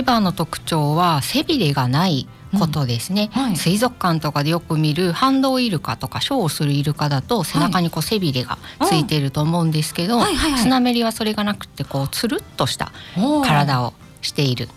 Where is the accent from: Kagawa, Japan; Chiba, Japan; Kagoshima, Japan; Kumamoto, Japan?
Kagawa, Japan; 香川県です。